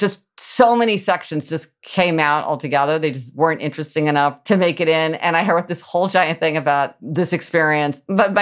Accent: Midwest, United States; born or raised there

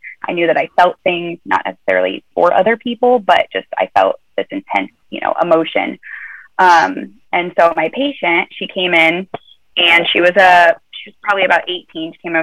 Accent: Nebraska, United States; And I'm from Nebraska originally. So it's a Midwestern, you know, middle of the country.

